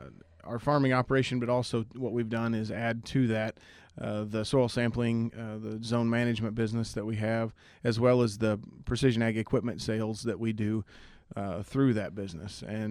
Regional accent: Nokomis, Illinois, United States; You know, I grew up originally in Nokomis, and we still farm between north of Nokomis and down here near Hillsboro.

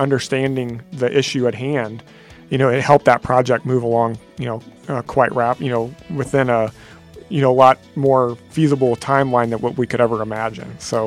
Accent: Illinois, United States; I grew up in Calhoun County, so with between Jersey and going across to Christian County, I feel like I'm working back home.

